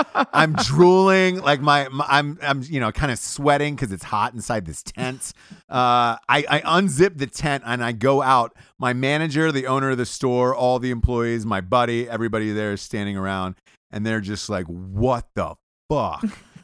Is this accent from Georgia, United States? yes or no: yes; Atlanta, Georgia, United States; For those of you who don't know out there, from Atlanta, Georgia, originally.